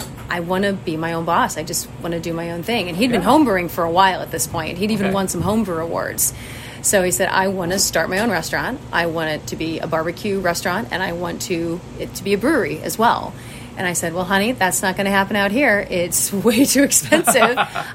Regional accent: Goshen, Indiana, United States; moved away as an adult; also born or lived in Providence; Well, I'm originally from Goshen. So born, lived there my whole life until I went to college at IU.

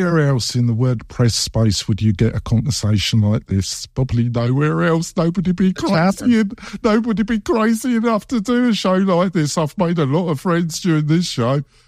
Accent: England, United Kingdom; I'm so English. I'm old. I'm English. I don't get this ever.

